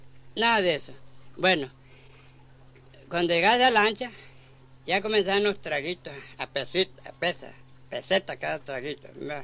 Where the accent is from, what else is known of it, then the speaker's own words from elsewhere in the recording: Punta Arenas, Magallanes, Chile; Yo me vine de Punta Arenas porque yo trabajaba en una panadería ahí en Punta Arenas